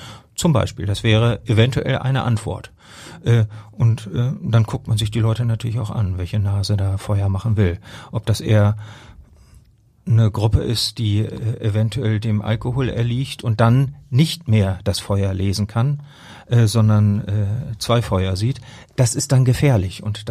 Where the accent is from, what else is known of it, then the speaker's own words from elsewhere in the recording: Rotenburg, Lower Saxony, Germany; Ich komme nun aus der Region Rothenburg-Würme und da haben wir auch einige Plätze, wo es möglich wäre